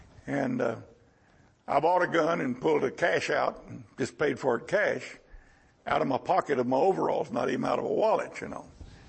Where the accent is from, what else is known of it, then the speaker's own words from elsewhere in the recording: United States; You know, I'm an American, a free-born American. I never honored a king in my life.